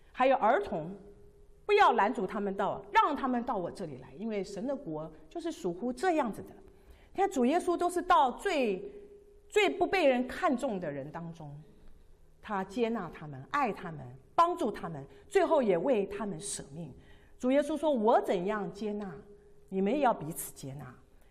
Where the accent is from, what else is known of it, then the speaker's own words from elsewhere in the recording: China; 我们中国人数学都很快的嘛